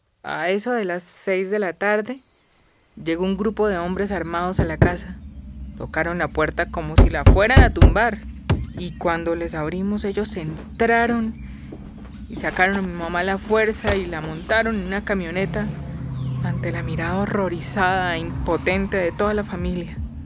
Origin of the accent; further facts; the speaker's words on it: San Jacinto, Huila, Colombia; Yo soy de San Jacinto, una tierrita perdida entre las montañas del Huila. En 2003 yo tenía 10 años.